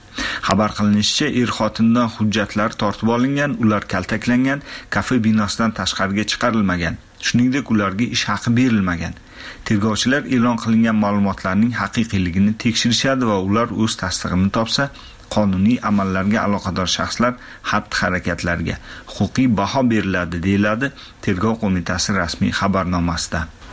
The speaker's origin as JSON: {"language": "Uzbek", "town": "Aravan", "region": "Osh Region", "country": "Kyrgyzstan", "tie": "born or raised there", "said": "Chunki uni nikohidagi ayol o'sha yerdan, mening ham qishlog'im."}